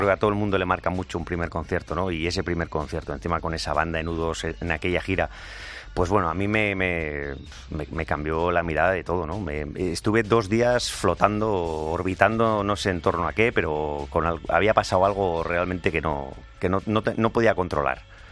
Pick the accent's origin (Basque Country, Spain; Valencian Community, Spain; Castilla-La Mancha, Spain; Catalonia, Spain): Basque Country, Spain; San Sebastián; Soy donostiarra, soy un pichón guipuzcoano.